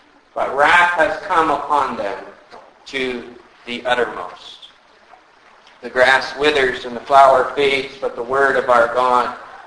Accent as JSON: {"language": "English", "country": "United States", "lives_now": "Canada", "said": "Since we're in Canada and I'm an American, I can bash on the U.S., so I will."}